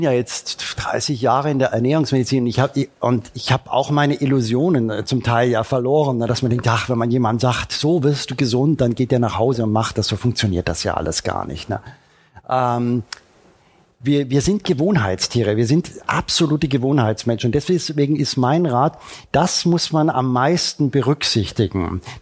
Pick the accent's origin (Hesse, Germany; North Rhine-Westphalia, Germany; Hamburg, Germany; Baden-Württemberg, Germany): Baden-Württemberg, Germany; ich komme aus Oberschwaben